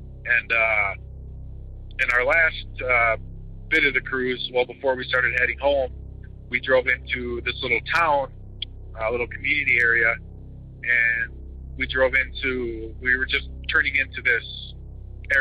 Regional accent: Minnesota, United States; also born or lived in South Dakota; I was in from South Dakota originally, from a reservation out there, and lived in Minnesota just about all my life, though, but family still all lives out there.

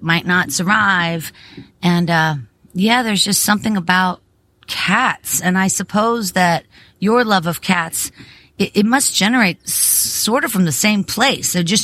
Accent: Pittsburgh, Pennsylvania, United States; I've always had cats. And, but when I had cats, you know, growing up in Pittsburgh, it was like cats were, I don't know, they were like, I don't mean to say dispensable

